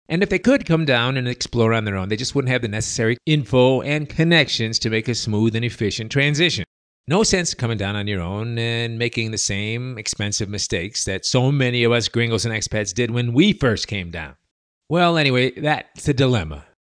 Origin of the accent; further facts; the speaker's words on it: Chicago, Illinois, United States; Now, I'm from Chicago, and that traditionally was a big union town, lots of factories and stuff.